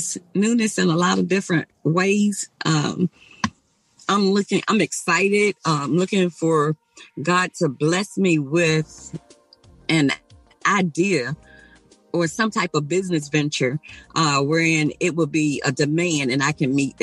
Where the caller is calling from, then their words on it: Virginia, United States; Virginia.